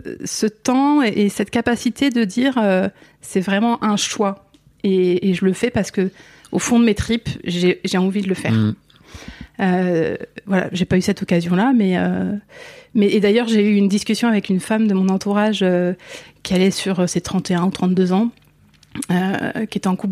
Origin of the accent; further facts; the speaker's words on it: Île-de-France, France; Moi, je viens de l'Essonne.